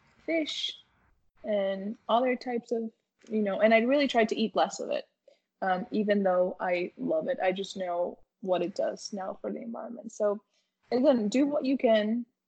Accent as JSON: {"language": "English", "country": "Paraguay", "said": "I'm from Paraguay, the whole culture and traditional food, it's very heavily emphasized with red meat."}